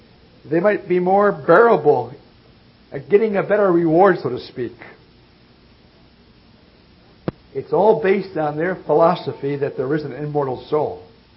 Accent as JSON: {"language": "English", "town": "Detroit", "region": "Michigan", "country": "United States", "tie": "born or raised there", "said": "I can remember as a youngster growing up in Detroit, we thought the kingdom was going to be here in the 50s."}